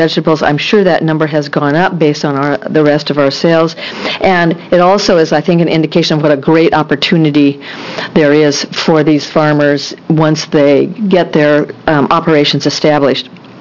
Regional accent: Portland, Oregon, United States; I'm from Portland. I live in the city. I'm not a farmer.

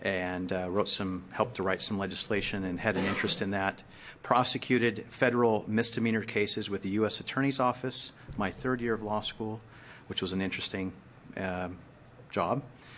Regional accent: Salem, Oregon, United States; I live here in Salem. I grew up in Salem

